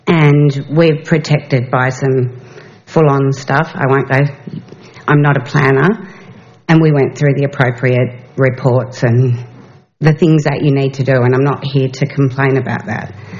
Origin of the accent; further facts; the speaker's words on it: Blackmans Bay, Tasmania, Australia; from Blackmans Bay.